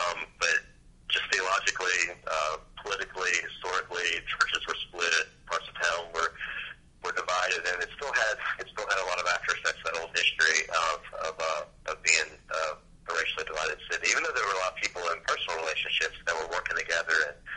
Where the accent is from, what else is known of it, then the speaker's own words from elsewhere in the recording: Tekin, Mississippi, United States; And I grew up in South Mississippi, a little town called Tekin.